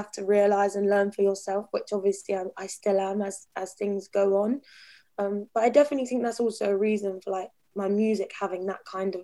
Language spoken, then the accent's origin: English; Brighton, South East England, United Kingdom; because like I'd really come out of like growing up in Brighton, like really normal family, no connection to like the music industry.